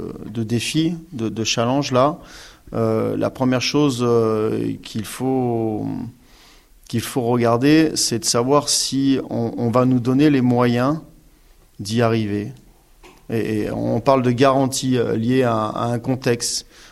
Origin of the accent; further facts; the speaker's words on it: Grenoble, Auvergne-Rhône-Alpes, France; born there; Moi, je suis né à Grenoble. j'ai vécu 11 ans en Afrique. Je suis revenu à Grenoble 2 années. Et j'ai fait 17 ans à Antibes, 10 ans à Paris et 1 année à Rouen, vous voyez. 11 ans à Paris.